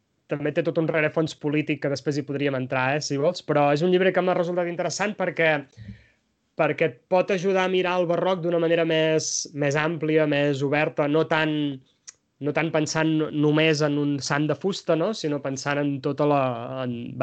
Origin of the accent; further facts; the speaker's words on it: Solsona, Catalonia, Spain; jo sóc de Solsona, en la meva comarca